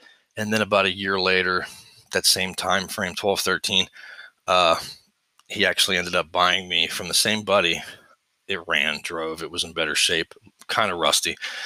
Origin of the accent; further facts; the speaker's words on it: Pennsylvania, United States; We had an alley behind our house where I grew up in Pennsylvania, small town in Pennsylvania.